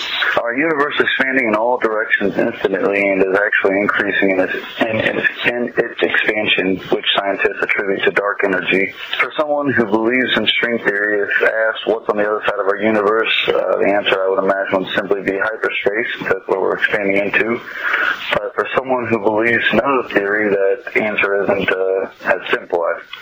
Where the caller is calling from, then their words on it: Combs, Illinois, United States; I'm calling from Combs, Illinois